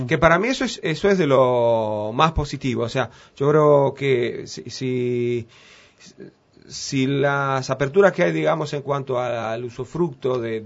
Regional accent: Cuba; moved away as an adult; now in Uruguay; numéricamente viví 26 años en Cuba, 14 ya en el Uruguay. Tengo la contradicción que salgo con un pasaporte cubano, como ciudadano cubano

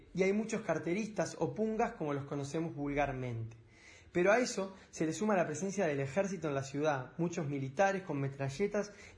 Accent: Montevideo, Uruguay; now in Rome, Italy; Hasta hace poco menos de un mes, cuando me fui de Uruguay, Montevideo era una ciudad sucia, muy sucia. Salvo que eso haya cambiado, y mucho, este round lo perdemos.

